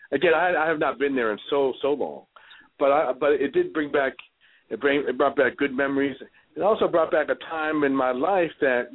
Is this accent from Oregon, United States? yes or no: no; Massachusetts, United States; born there; I was born in Massachusetts. I'm of Cape Verdean ancestry, if you know what that is.